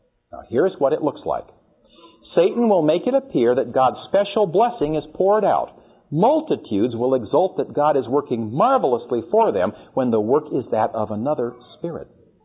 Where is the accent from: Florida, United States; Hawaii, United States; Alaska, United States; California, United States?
California, United States; Santa Monica; I was born in Santa Monica. From where I was born and grew up, you could about take a handful of buckshot and hit every studio in the L.A. area.